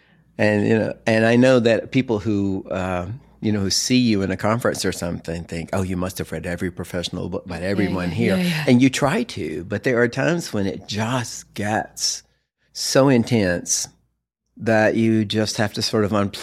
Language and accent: English; the South, United States; As a Southerner, I have a habit of using the word just.